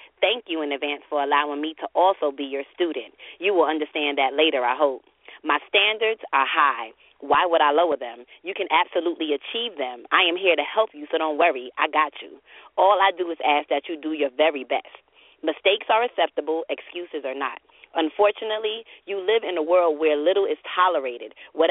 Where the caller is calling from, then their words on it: Savannah, Georgia, United States; I'm calling from Savannah, Georgia, and I'm usually calling from Newark, New Jersey.